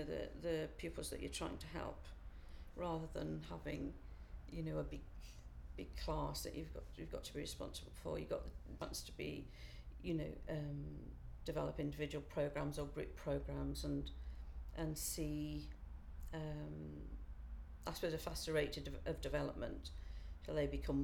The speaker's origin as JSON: {"language": "English", "town": "Gateshead", "region": "North East England", "country": "United Kingdom", "tie": "born or raised there", "said": "I'm originally from the northeast, actually. I was brought up in Gateshead"}